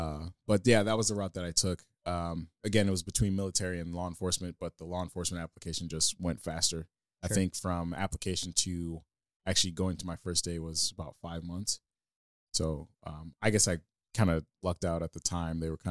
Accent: St. Louis, Missouri, United States; I was born and raised here in St. Louis. Went to Clayton High School.

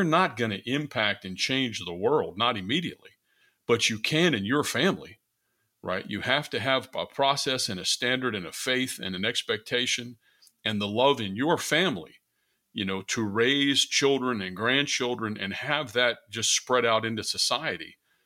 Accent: Virginia, United States; I mean, I grew up in Virginia.

